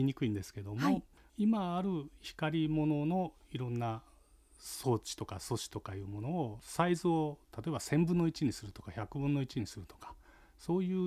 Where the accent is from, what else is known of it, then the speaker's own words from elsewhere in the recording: Omura, Nagasaki, Japan; うちの田舎のところ大村市っていうところは、むしろ一つ大きな山があって、そこにからなだらかに平らな土地が広がってると。で海を見るとそこには空港があるというような土地があるんですね。